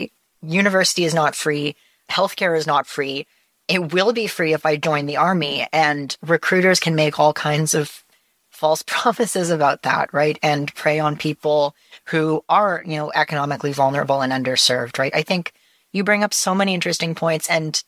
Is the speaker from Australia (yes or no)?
no; Canada; Because I'm Canadian.